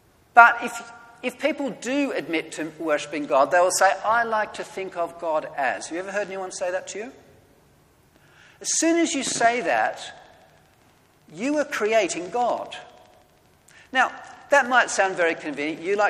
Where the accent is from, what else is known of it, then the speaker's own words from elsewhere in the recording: Australia; Sorry, I'm an Australian, so I've just said that.